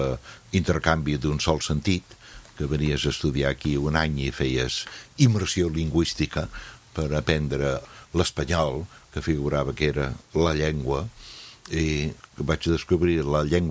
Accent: United States; Jo, com a americà, sento per primera vegada a la vida una vergonya immensa de ser americà.

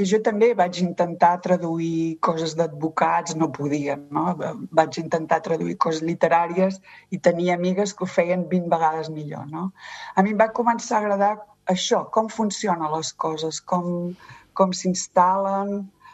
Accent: Girona, Catalonia, Spain; also born or lived in Olot; jo vaig néixer a Olot, però al cap de, em sembla que amb 5 anys, vàrem marxar a viure a Girona.

